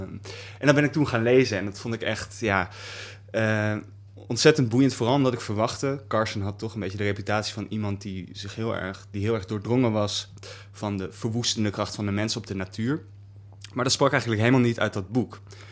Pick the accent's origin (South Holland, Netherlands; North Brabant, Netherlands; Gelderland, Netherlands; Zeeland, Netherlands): Gelderland, Netherlands; Apeldoorn; Apeldoorn